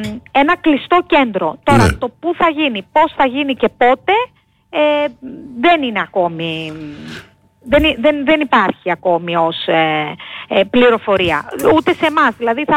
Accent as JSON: {"language": "Greek", "region": "Crete", "country": "Greece", "said": "στην πατρίδα μας και στην ιδιαίτερη πατρίδα μου την Κρήτη"}